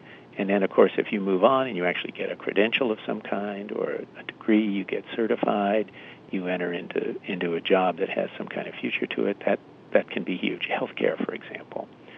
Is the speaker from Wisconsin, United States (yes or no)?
no; California, United States; born or raised there